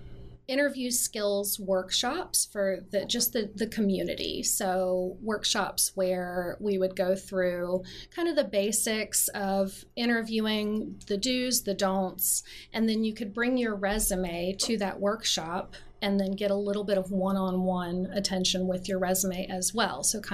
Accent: Appalachia, United States; moved away as an adult; I grew up in Appalachia on the border between North Carolina and Virginia, in a tiny little place that no one would recognize. I left that area when I was 25

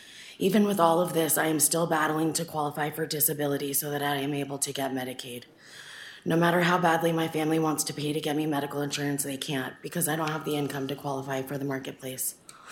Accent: Idaho, United States; I was born in Idaho and have lived here my entire life.

